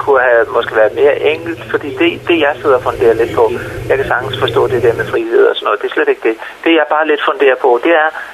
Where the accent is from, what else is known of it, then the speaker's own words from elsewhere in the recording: Gladsaxe, Capital Region of Denmark, Denmark; Så jeg har nordjyske rødder. Men ellers er jeg opvokset inde ved Gladsaxe.